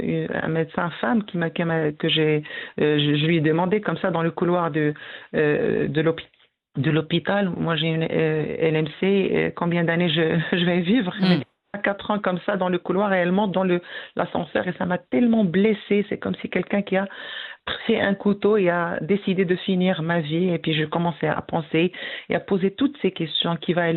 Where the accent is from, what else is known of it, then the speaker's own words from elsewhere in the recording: Tébessa, Algeria; Donc, je suis originaire de Tessa, donc j'ai fait mes études et j'ai enseigné pendant plus de 31 ans.